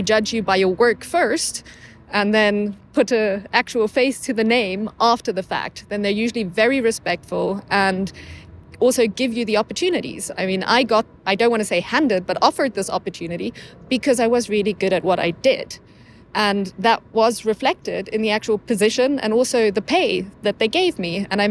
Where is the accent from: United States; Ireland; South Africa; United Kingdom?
South Africa; Because being from a British colony with a very bad reputation for apartheid and race segregation, I was worried and I was scared.